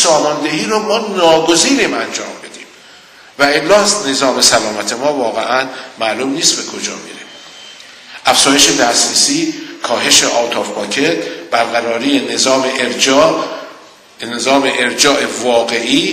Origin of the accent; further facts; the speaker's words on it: Iran; به عنوان یک ایرانی که 18 سال افتخار داشتم در سازمان جهانی بهداشت کار بکنم